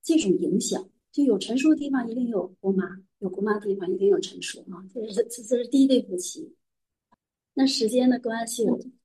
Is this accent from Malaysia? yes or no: no; Northeast China, China; 我是东北来的，东北人嗓门本身就比较大。